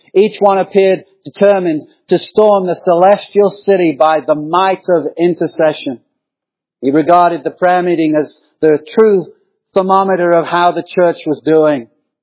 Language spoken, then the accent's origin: English; England, United Kingdom; as I did growing up in England in a Roman city.